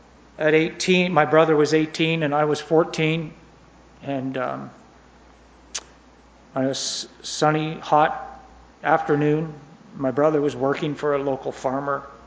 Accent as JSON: {"language": "English", "town": "Ennismore", "region": "Ontario", "country": "Canada", "tie": "born or raised there", "said": "I'd like to start way back in the beginning, when I was growing up in Ennismore."}